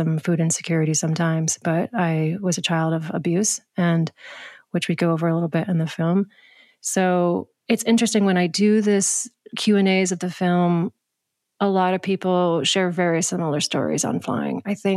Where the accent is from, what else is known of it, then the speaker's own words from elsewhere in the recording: New England, United States; I grew up in New England, which is a lot of rural woods and mountains and the Appalachians.